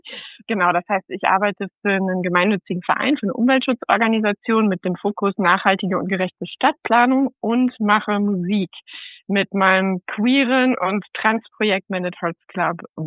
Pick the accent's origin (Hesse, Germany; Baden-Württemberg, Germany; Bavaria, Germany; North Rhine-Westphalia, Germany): North Rhine-Westphalia, Germany; moved away as an adult; now in United States; Ich komme aus Norddeutschland, ich komme aus dem Münsterland und bin 2016 in die Staaten gekommen mit meiner Familie und mit meinem kleinen Kind damals.